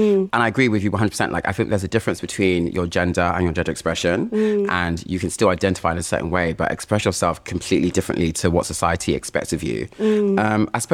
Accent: London, United Kingdom; I grew up in West London, in Shepherd's Bush, before it was Shepherd's Bush, or before it was Shea Boo, sorry, but it was very much Shepherd's Bush.

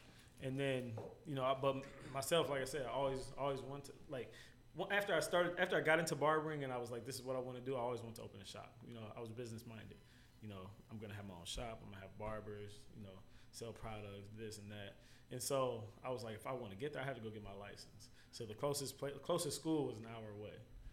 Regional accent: Rochester, United States; And, you know, I'm from Rochester.

